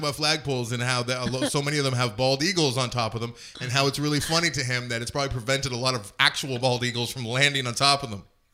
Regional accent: Ireland; I am an Irish person and I drink a lot.

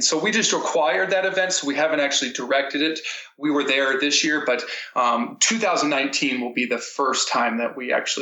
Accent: Colorado Springs, Colorado, United States; I grew up in Colorado Springs. And so even, you know, like 10, 15 years ago, I always wanted to host an event on those trails.

